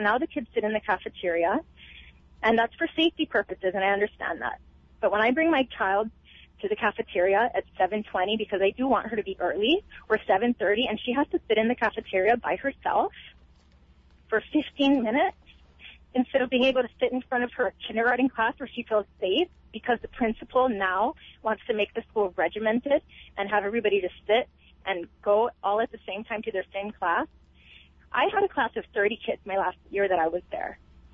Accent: Hanalei, Hawaii, United States; I'm born and raised in Hanalei. I have three children that have attended Hanalei School, of which two are still there.

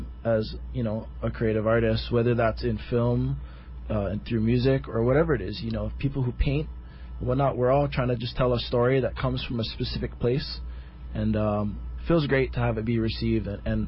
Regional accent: Hanalei, Hawaii, United States; now in Koloa, United States; I live in Koloa with my father. I grew up out here in Hanalei.

